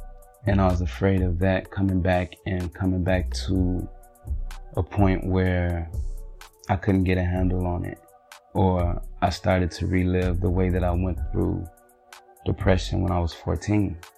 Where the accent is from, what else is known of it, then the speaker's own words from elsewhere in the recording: Chicago, Illinois, United States; because that is something that we are not taught to do growing up in Chicago.